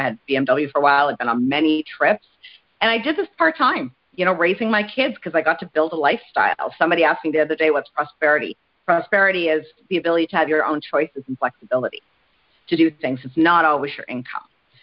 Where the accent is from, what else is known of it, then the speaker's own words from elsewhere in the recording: Canada; As a Canadian, when I sell a membership to an American, I make American dollars.